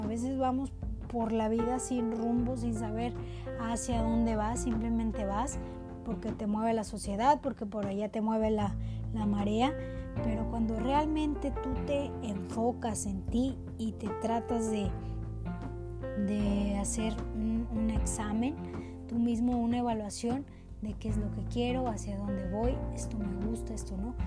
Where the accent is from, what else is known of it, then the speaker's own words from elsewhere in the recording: Mexico; es parte tal vez de nuestra cultura como mexicanos